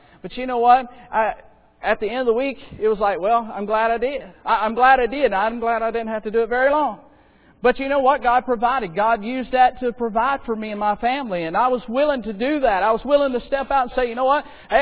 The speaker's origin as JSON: {"language": "English", "region": "Florida", "country": "United States", "tie": "born or raised there"}